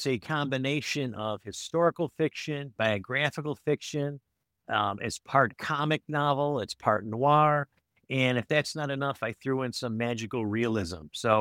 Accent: Buffalo, New York, United States; the writer and creator of The Lone Ranger was from Buffalo, New York, my hometown.

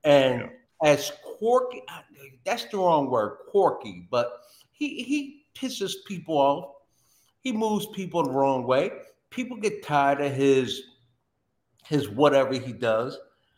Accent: New Jersey, United States; I dislike the Jets, but I grew up in New Jersey, so I give them a little bit of slack.

